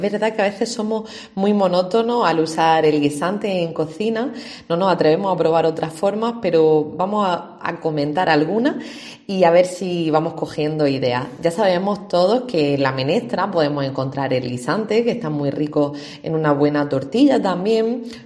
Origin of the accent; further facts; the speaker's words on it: Almería, Andalusia, Spain; si somos de Almería, el día que haya miga no nos puede faltar un buen guisante crudo